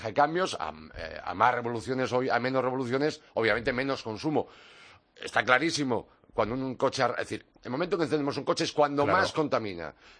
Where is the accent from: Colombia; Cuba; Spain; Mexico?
Spain; Pontevedra, Galicia; La primera fue en mi tierra, en Pontevedra.